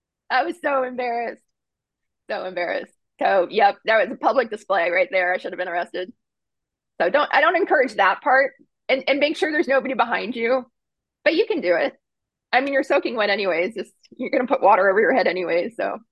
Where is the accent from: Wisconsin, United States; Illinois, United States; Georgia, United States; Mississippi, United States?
Georgia, United States; Atlanta; so yeah, we're from Atlanta for the most part originally, and then we've been in California for about 15 years, and we're slowly moving back to Atlanta.